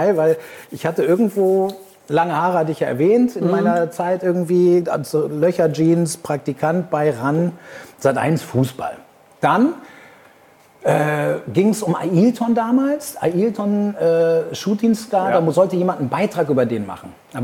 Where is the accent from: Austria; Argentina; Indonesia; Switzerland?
Argentina; now in Germany; und ich bin ja in Argentinien aufgewachsen.